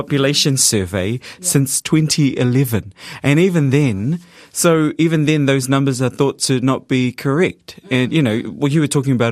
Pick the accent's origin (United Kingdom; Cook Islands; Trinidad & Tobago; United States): Cook Islands; Alice is from Tonga and I'm from the Cook Islands